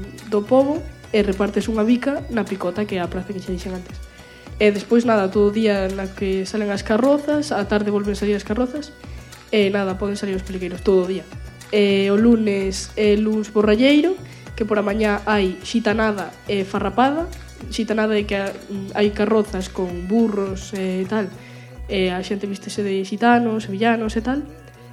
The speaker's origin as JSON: {"language": "Galician", "town": "Laza", "region": "Galicia", "country": "Spain", "said": "pois eu veño de Lazo, Ourense, terra do bo Entroido."}